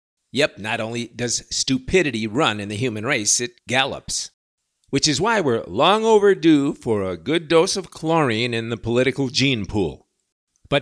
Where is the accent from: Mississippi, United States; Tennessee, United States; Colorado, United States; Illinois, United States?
Illinois, United States; Chicago; moved away; Now, if you're an expat from up north, like I am from Chicago, when you look out that window and first see that ash